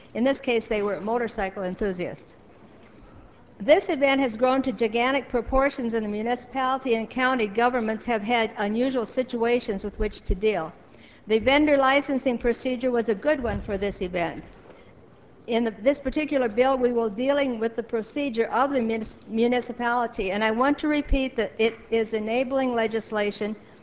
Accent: Sturgis, South Dakota, United States; I'd like to tell you about what happens in my hometown of Sturgis, which hosts this large tourism event.

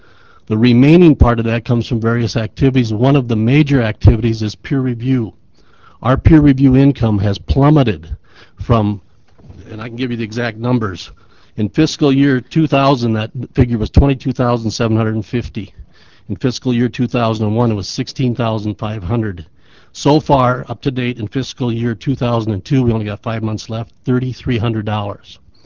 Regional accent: Yankton, South Dakota, United States; I'm from Yankton.

